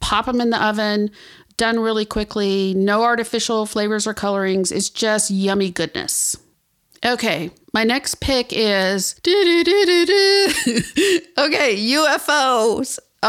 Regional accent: Texas, United States; also born or lived in Acapulco, Mexico; You know, I grew up in South Texas, Acapulco, Mexico, and the Texas Hill Country, which is located between San Antonio and Austin. And when I moved to New York City to follow my dream of becoming a writer many, many years ago

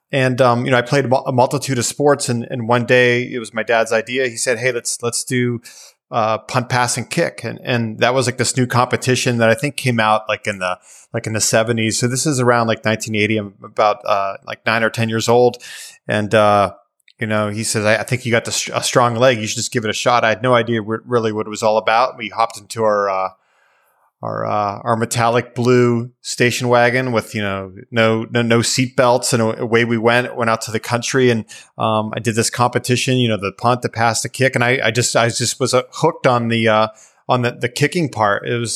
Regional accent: Erie, Pennsylvania, United States; Like growing up in Erie, we'd have these crazy snowstorms, and our street was a quiet street.

